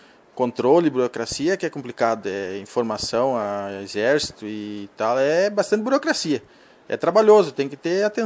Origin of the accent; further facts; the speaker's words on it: Coxilha, Rio Grande do Sul, Brazil; moved away; Não, nós somos natural de Passo Fundo, Coxilha.